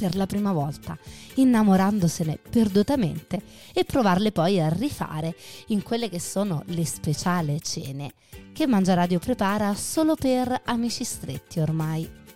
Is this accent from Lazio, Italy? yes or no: yes; Rome, Lazio, Italy; son romana.